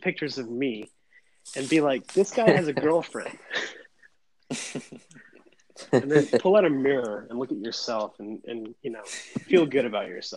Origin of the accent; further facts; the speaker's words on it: India; Is it like they think I'm an Indian guru? Because I'm Indian.